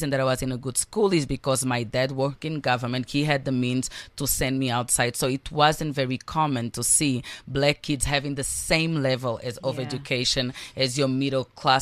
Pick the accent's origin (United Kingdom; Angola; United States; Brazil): Angola; Even though I grew up in Angola in a time when there was war, in a time where there was so much conflict, I always saw people around me fighting for what they believed in.